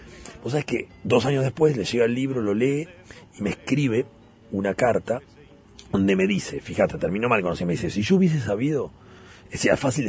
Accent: Uruguay; Vengo de Uruguay

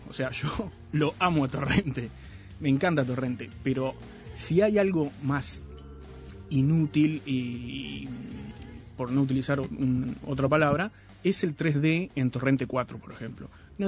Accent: Salto, Uruguay; Yo cuando venía a Montevideo, cuando era chico, porque yo soy de Salto, como ya ustedes saben, venía cada tanto a Montevideo

